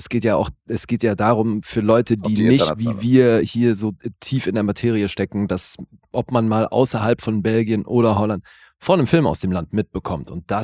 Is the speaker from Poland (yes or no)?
no; Switzerland; Ich bin Schweizer